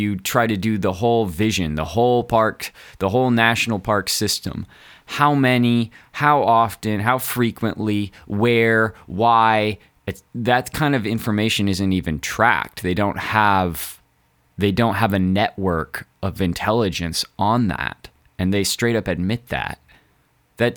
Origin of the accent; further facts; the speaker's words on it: Missouri, United States; I grew up in Missouri, where there's just a shit ton of nasty, dirty cliff caves.